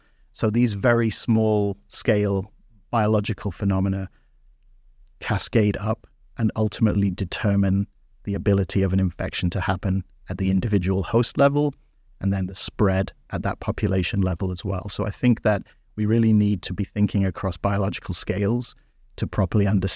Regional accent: United Kingdom; I think back in my home country in the UK, some of the early estimates came from boarding schools

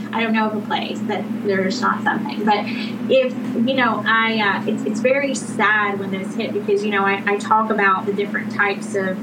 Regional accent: Tennessee, United States; But, you know, like, I grew up outside of Jackson, Tennessee, and, you know, basically, like, tornado drills were totally a thing that you're just used to.

